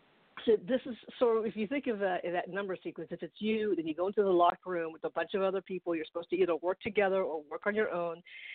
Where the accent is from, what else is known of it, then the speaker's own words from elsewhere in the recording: Philippines; now in United States; I'm not just Filipina. I'm also American.